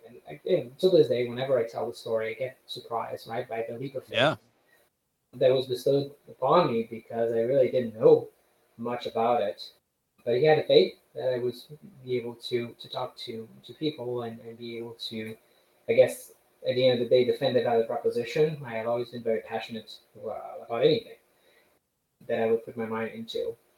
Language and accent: English; Brazil; also born or lived in Montreal, Canada; And I was brought up in Brazil, but I was also brought up in Canada. So part of my childhood was actually in Montreal, which means that I speak French.